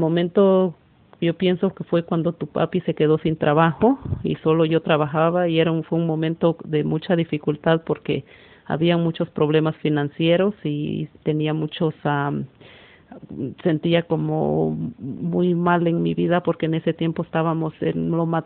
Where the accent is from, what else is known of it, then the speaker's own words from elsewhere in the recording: El Salvador; Yo crecí en El Salvador, Centroamérica, y mi juventud fue una juventud muy bonita. Mi niñez, una niñez, nací en un pueblo chiquito